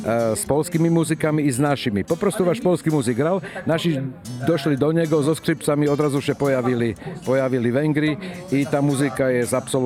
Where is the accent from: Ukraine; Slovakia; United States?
Slovakia; Polish is a second language; u nas na Słowacji co wiocha to inna muzyka, co wiocha to inny stroj.